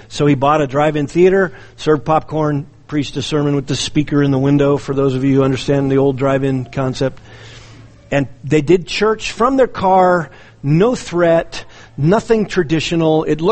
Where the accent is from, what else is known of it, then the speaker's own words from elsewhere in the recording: California, United States; I grew up in Southern California, so I kind of watched it happen.